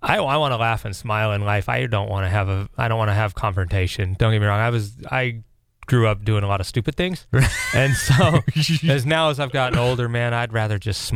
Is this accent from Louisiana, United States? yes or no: no; Kearns, Utah, United States; I grew up right outside of Salt Lake, about 15 miles outside of a town called Kearns